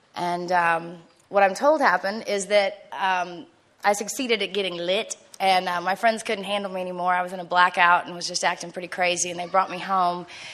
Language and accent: English; San Antonio, Texas, United States; I'm from San Antonio. It's so dumb. Anyway, but come from a great family.